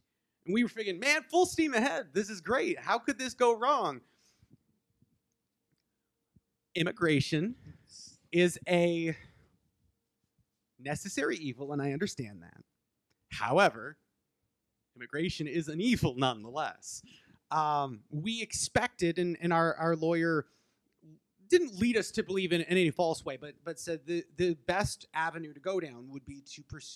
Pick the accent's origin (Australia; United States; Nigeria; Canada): Canada; Most of you know I'm Canadian.